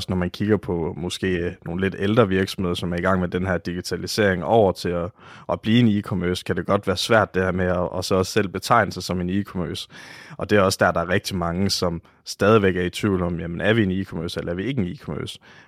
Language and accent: Danish; Oksbøl, Region of Southern Denmark, Denmark; da jeg kommer fra Varde omegn, en lille by, der hedder Oksbøl.